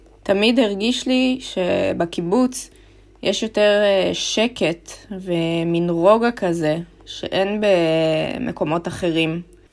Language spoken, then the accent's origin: Hebrew; Ramat Gan, Tel Aviv District, Israel; also born or lived in New York; now in Paris, France; נולדתי בניו יורק, גדלתי ברמת גן, המשכתי לתל אביב, משם עברתי לפריז.